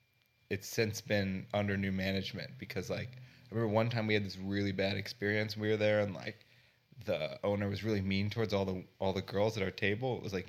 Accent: Ellicott City, Maryland, United States; I'm from Ellicott City, Maryland.

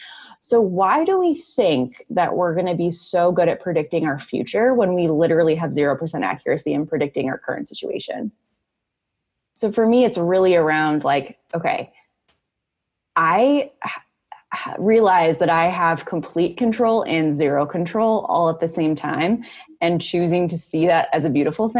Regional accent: California, United States; now in Minnesota, United States; I live in Minnesota right now. I'm born and raised in California, and we just went through a snowpocalypse

